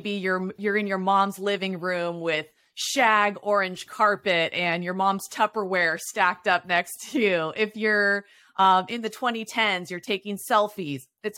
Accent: Encinitas, California, United States; This is my hometown. How do I not know about this already?

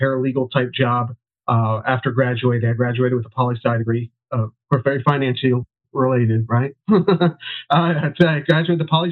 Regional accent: Northeast, United States; also born or lived in Southern Pennsylvania; now in Tampa, United States; I was from the Northeast most of my life and, got tired of the cold weather.

